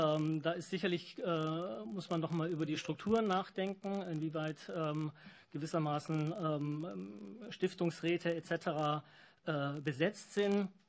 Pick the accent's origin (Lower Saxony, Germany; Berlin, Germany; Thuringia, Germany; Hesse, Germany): Thuringia, Germany; Ich komme aus Thüringen.